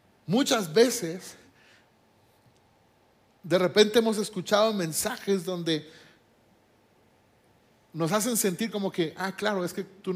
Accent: Guadalajara, Jalisco, Mexico; vengo de Guadalajara y vengo del barrio de Guadalajara

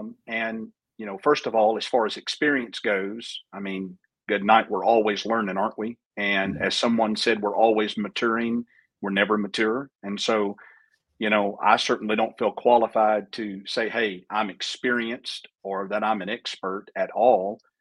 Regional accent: DeRidder, Louisiana, United States; But, you know, I'm from Louisiana, Southwest Louisiana. DeRidder, Louisiana is my home. I was born and raised there. I'm the youngest of four.

